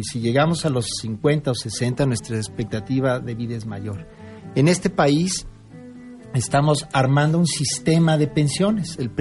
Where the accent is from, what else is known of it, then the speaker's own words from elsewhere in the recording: Mexico; es lo que podemos como mexicanos, entre todos, solidariamente pagando nuestros impuestos